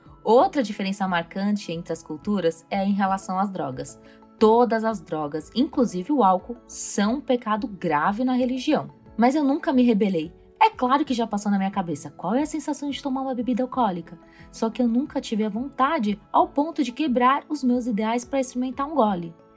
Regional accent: Brazil; Eu nasci no Brasil. E durante a minha infância, crescer num país onde minha religião é minoria não fez nenhuma diferença para mim.

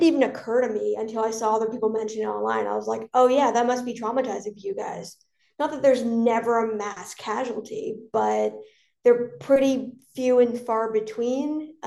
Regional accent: Canada; So I'm Canadian and my friends are Canadian.

